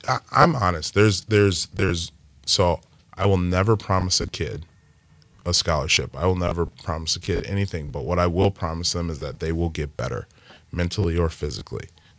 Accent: West Memphis, Arkansas, United States; born there; I was born in Arkansas, okay. Like West Memphis.

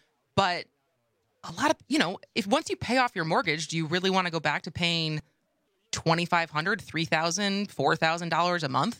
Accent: Madison, Wisconsin, United States; So we grew up in Nacoma, which only people who met from Madison or spent time in Madison probably know where that is.

